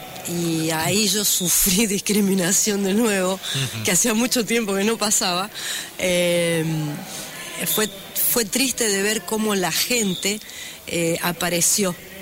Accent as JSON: {"language": "Spanish", "country": "Brazil", "said": "yo vengo de Brasil, y yo vengo de la era Bolsonaro."}